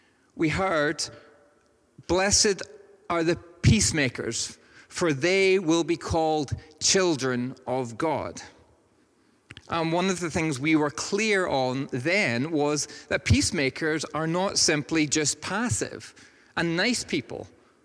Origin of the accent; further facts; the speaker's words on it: Northern Ireland, United Kingdom; I have a somewhat disguised accent to some. But I grew up in a village in Northern Ireland, almost entirely Protestant.